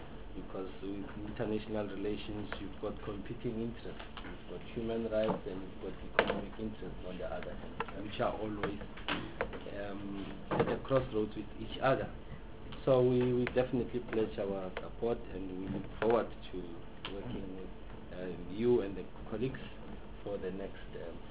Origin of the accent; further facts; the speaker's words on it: Pretoria, Gauteng, South Africa; I'm from Gauteng, Pretoria in particular